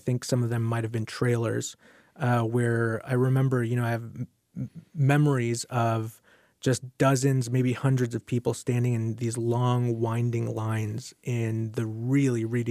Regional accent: Chicago, Illinois, United States; You know, in Chicago, we grew up very working class.

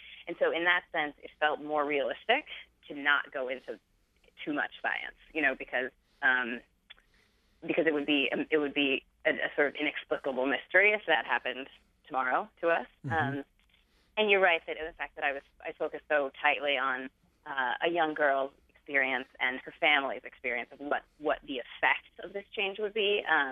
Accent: California, United States; And I also thought a lot about my own experience growing up in California, which is a place obviously that has a lot of natural disasters.

